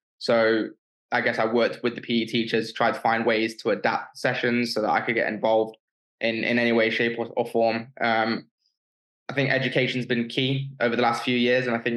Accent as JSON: {"language": "English", "town": "Nottingham", "region": "East Midlands", "country": "United Kingdom", "tie": "born or raised there", "said": "I'm from Nottingham, born and raised here in the city."}